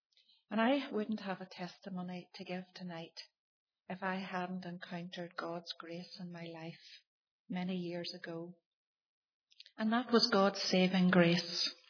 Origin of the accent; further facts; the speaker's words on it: Castlederg, Northern Ireland, United Kingdom; growing up in Castle Derg, where I was born into a family of four children.